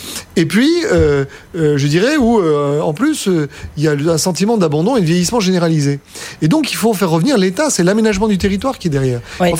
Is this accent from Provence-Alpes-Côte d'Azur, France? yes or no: yes; Marseille, Provence-Alpes-Côte d'Azur, France; born there; je suis né à Marseille